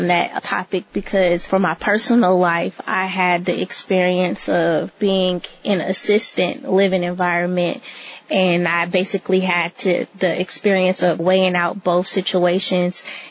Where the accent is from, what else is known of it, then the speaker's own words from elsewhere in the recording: Georgia, United States; Although I'm originally from Georgia